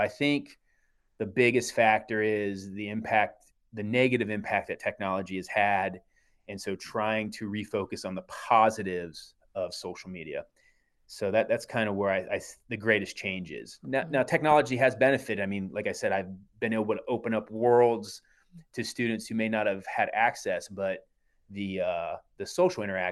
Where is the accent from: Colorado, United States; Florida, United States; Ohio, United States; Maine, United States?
Ohio, United States; Brookfield; I'm originally from Brookfield, Ohio, which is a small school, small town in Trumbull County.